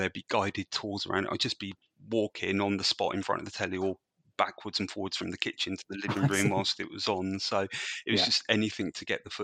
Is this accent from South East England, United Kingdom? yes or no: yes; Maidenhead, South East England, United Kingdom; around my hometown of Maidenhead